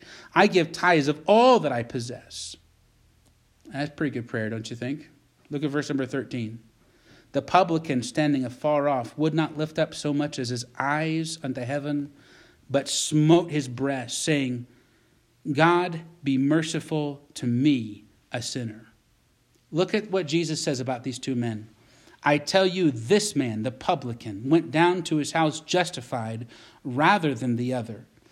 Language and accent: English; East Coast, United States; now in Butte, United States; We have, and back where I grew up on the East Coast, we have Baptist churches on every corner.